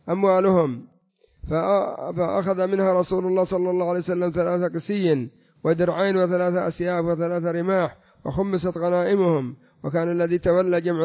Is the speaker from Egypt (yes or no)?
no; Yemen; يعني مجرم كما يقولون عندنا في اليمن، مجرم يتقصد لقتله.